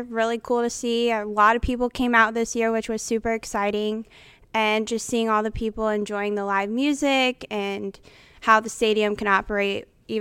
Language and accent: English; Englewood, Florida, United States; Well, I'm from Englewood, Florida, small town right near the Cool Today Park, actually.